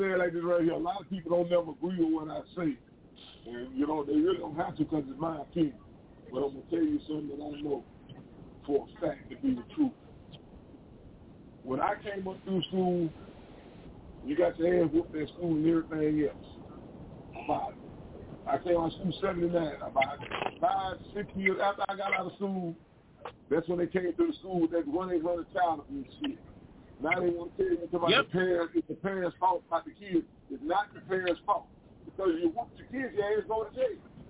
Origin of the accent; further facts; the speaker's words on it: New Orleans, Louisiana, United States; I grew up in New Orleans, bro. I know how it goes. I grew up in New Orleans, though.